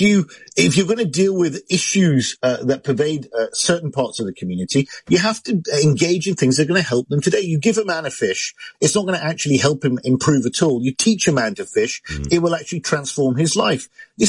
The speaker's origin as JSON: {"language": "English", "country": "United Kingdom", "said": "I mean, why on earth should I, as a British person of Pakistani descent, be paying reparations for something I had nothing"}